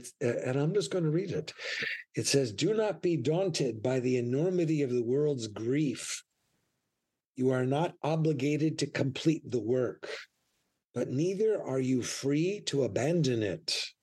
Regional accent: East Coast, United States; I grew up on the East Coast

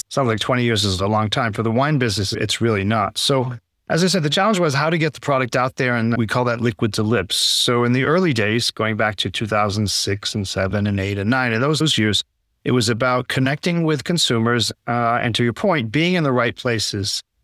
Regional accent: New England, United States; also born or lived in France; from Chateau Desplan. I've been in the wine industry, the wine business, pretty much all of my life. So I am American. I actually grew up in New England, and I went to school in France, and that's where I began my career.

